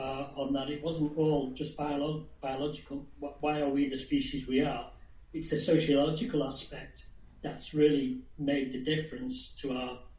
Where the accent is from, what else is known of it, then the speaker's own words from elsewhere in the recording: United Kingdom; But being British, I couldn't express that.